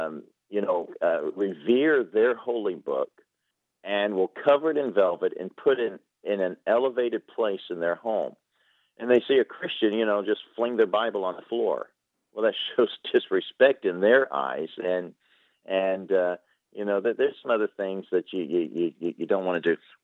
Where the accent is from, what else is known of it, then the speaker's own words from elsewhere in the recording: United States; I spent most of my life as an American outside of America. You wouldn't know it from my accent, I know, but trust me, I used to have a British accent.